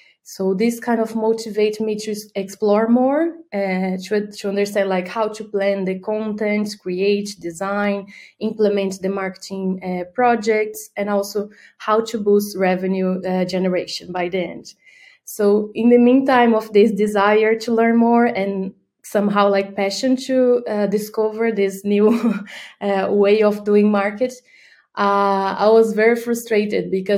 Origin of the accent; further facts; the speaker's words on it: Brazil; Sure. So I'm from Brazil. I came from a very diverse family in terms of professional.